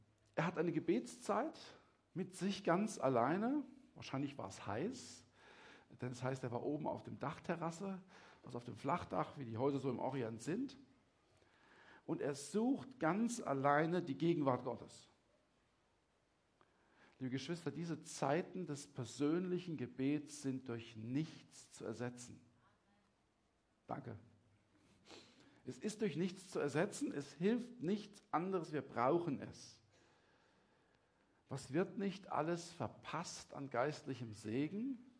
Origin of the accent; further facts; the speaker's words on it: Mainz, Rhineland-Palatinate, Germany; Wo ich herkomme, hat man zu so Leuten gesagt, die haben ein richtiges Schlappmaul. Noch nie gehört? So ein richtiges Mainzer-Schlappmaul.